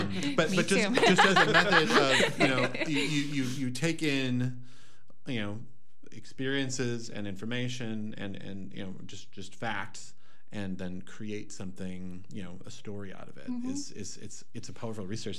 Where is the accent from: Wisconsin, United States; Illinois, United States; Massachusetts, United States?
Wisconsin, United States; the landscape that I grew up on Dairy Farm in the Coon Creek watershed is totally culturally structured by that era